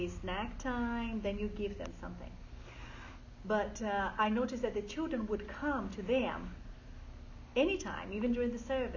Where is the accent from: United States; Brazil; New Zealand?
Brazil; And I come from Brazil, and I understand what you're talking about when we talk about bringing certain values to a community